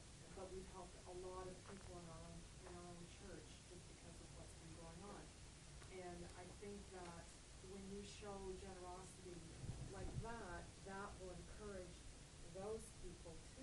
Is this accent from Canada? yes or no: yes; Windsor, Ontario, Canada; I'm from Windsor, Ontario, Canada. I belong to the Alliance denomination and the Alliance Church